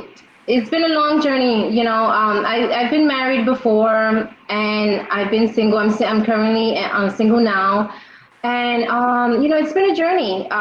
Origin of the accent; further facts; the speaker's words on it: New York City, New York, United States; also born or lived in New Jersey; I'm also from New York City. New York City in the house. born and raised in Queens, New York, and then later on moved to Jersey for like 13 years to finish raising my kids over there.